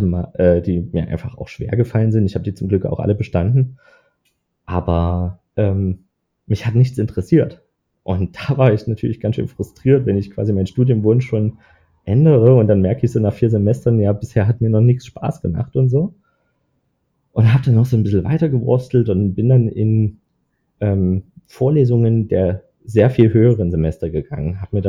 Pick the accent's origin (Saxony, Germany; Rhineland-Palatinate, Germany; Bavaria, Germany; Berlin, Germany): Saxony, Germany; Dresden; dass ich als Dresdner erstmal an die TU möchte.